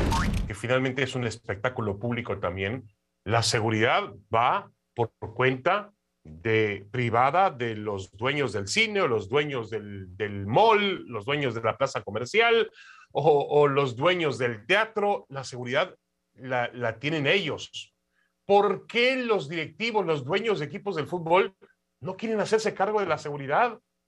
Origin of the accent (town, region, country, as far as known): Mexico